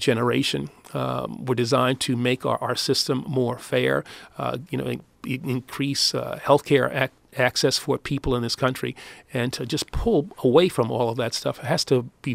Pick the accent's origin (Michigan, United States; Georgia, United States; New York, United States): New York, United States; I'm from New York, and so I have Caribbean blood.